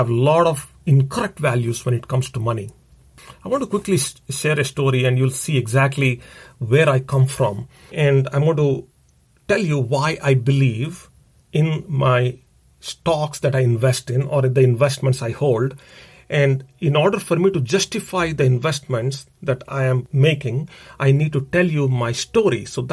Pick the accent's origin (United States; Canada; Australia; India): India; So, growing up in India, life was hard for me. Very difficult household when it came down to money.